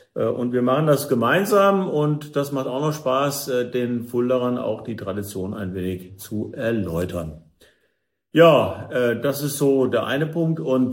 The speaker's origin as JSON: {"language": "German", "town": "Fulda", "region": "Hesse", "country": "Germany", "tie": "born or raised there", "said": "ich bin zwar nicht in Fulda geboren, aber mit dem 6. Monat bin ich hierher gekommen und wohnte immer in Fulda. Später dann ein bisschen außerhalb, aber naja, Eigenzell ist ja eigentlich fast auch Fulda."}